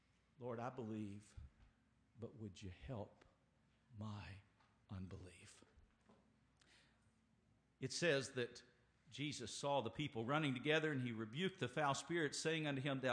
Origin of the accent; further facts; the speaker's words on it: Seagraves, Texas, United States; I'm so old that when I grew up in Seagraves, Texas, and went to first grade